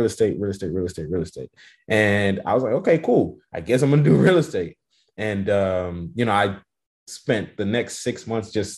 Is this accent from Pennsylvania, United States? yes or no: no; Houston, Texas, United States; now in San Antonio, United States; I'm actually from Houston. Grew up in Houston and currently live in San Antonio, Texas right now. I came out here to go to college.